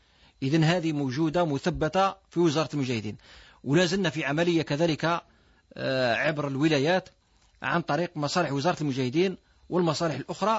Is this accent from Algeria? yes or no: yes; Algeria; ولم نتقدم بما نرضاه نحن كجزائريين،